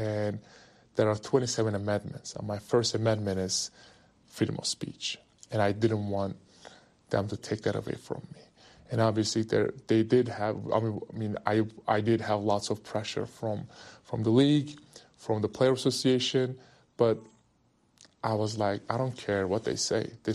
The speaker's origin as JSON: {"language": "English", "country": "Turkey", "tie": "born or raised there", "said": "When I was a little kid, I was obviously growing up in Turkey"}